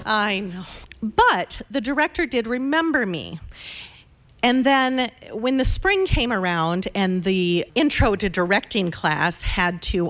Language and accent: English; Grand Rapids, Michigan, United States; growing up in the Grand Rapids Players.